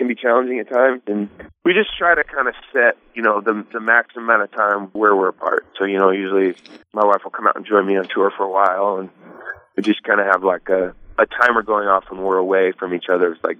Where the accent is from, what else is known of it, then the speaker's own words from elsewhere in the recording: Eugene, Oregon, United States; I grew up in Eugene, Oregon, and I set the setting there, you know, born under the rain and the western wind.